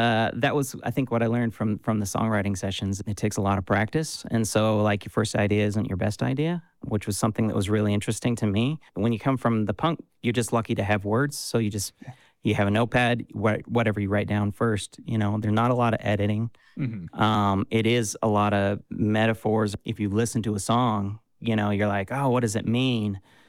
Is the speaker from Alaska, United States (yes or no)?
no; Kamas, Utah, United States; also born or lived in Kearns; Yeah, I grew up in Camas.